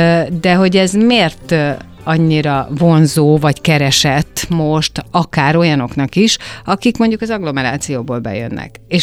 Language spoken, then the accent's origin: Hungarian; Budapest, Hungary; én magam egy harmadik kerületi panel lakótelepen nőttem fel